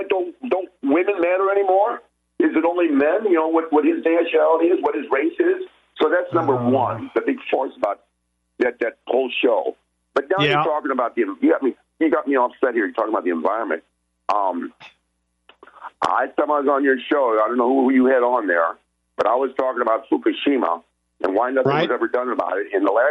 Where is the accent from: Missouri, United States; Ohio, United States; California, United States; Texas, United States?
Missouri, United States; Kansas City; Dave, I'm from Missouri. I was for Kansas City, man.